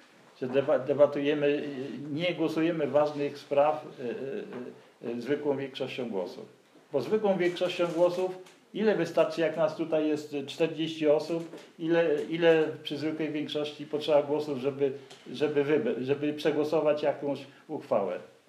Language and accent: Polish; Gdynia, Pomeranian Voivodeship, Poland; ja z Gdyni jestem